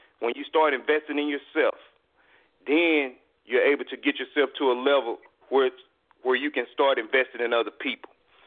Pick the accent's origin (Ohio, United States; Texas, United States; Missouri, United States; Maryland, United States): Texas, United States; Waco; now in Dallas, United States; growing up in Waco, Texas, that I would end up in Dallas